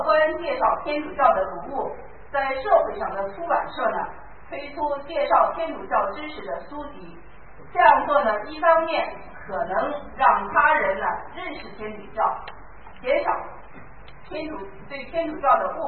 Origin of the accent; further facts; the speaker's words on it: China; 虽然我们都是中国人